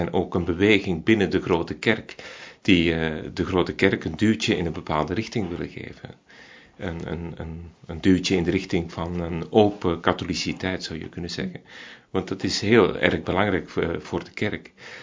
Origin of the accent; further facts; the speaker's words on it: Flanders, Belgium; Ik kom uit Vlaanderen.